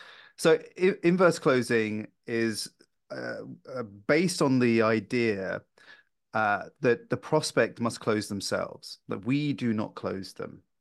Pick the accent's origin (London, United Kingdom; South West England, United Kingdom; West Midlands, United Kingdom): London, United Kingdom; London. I've lived in London all my life. North London.